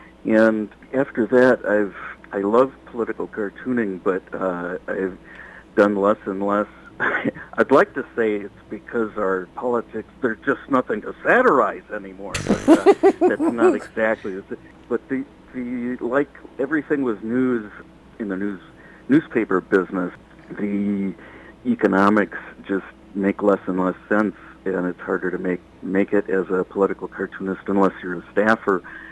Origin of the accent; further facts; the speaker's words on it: Wisconsin, United States; now in Minnesota, United States; I grew up in Wisconsin, so I've lived about half my life on each side of the Mississippi, and moved to Minnesota in 95